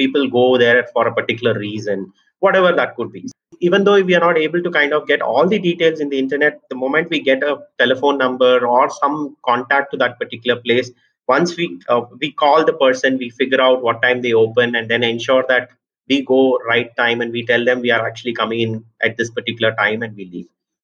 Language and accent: English; Bangalore, Karnataka, India; now in Chennai, India; First of all, to let you know, I'm not basically from Chennai. So I'm basically from Bangalore, who probably lived through all my life in Bangalore.